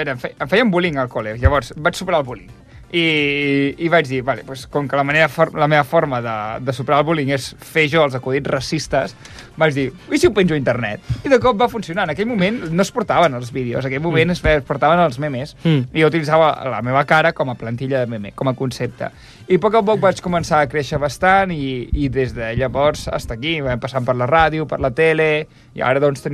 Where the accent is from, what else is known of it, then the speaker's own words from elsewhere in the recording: China; jo soc xinès i no menjo mai ous banyats en orina de verge